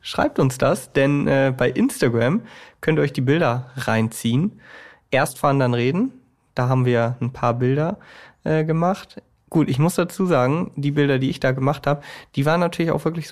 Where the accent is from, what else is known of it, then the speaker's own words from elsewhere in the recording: Bremen, Germany; meiner Heimatstadt Bremen.